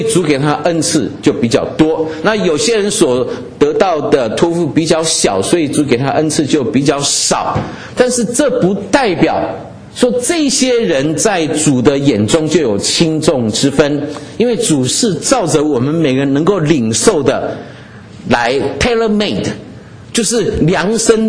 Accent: Lishan, Taichung, Taiwan; 我小时候住台湾的梨山啊、那梨山是一个风景名胜啊、那我们家在那边有一块果园

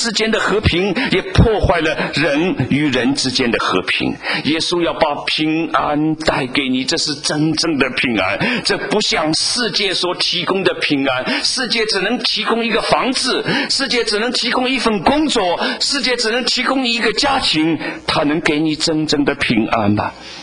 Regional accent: China; 我们中国人早就知道，只要问心无愧，半夜三更不怕鬼敲门

